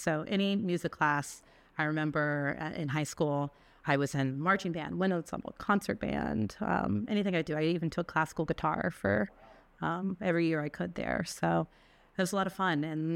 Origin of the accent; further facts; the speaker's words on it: Woodbridge, Virginia, United States; Well, I grew up in Woodbridge, Virginia, so yeah. Northern Virginia. I'm one of nine children.